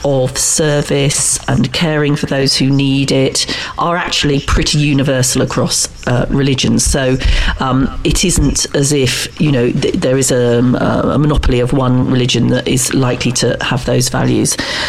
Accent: United Kingdom; Because we're slightly British about it and we sort of don't want to wear our religious leanings, if we've got them, on our sleeve

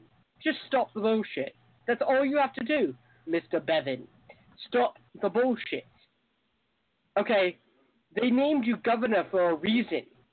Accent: United Kingdom; Two, I'm not a Kentuckian. I'm a Brit.

